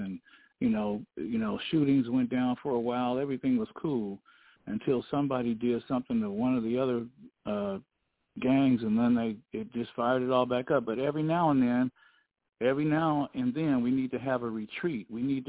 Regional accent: Los Angeles, California, United States; People that live in South Central Los Angeles in the Crenshaw area, and I'm born and raised in Baldwin Hills. I've been there all my life.

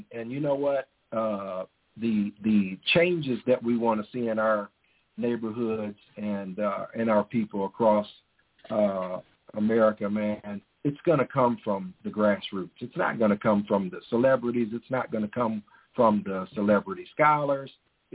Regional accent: Midwest, United States; I don't care whether I'm from the Midwest, but I live in South Florida.

